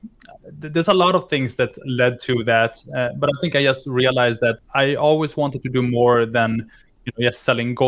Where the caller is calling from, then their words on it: Jönköping, Jönköping County, Sweden; I'm in Sweden, in a city called Jönköping.